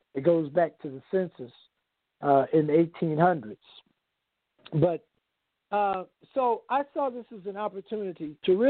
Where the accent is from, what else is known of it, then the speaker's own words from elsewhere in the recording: Kansas City, Missouri, United States; moved away as an adult; But in 1978, I moved from Kansas City, Missouri, where I went to undergrad school and high school. My father was stationed there.